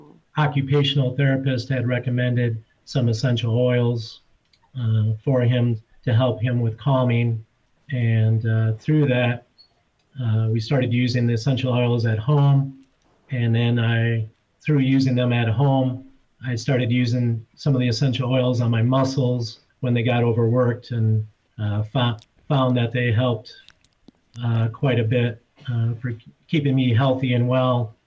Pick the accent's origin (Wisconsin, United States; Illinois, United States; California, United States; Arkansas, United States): Wisconsin, United States; Marshfield; in our hometown, in my hometown in Marshfield, Wisconsin.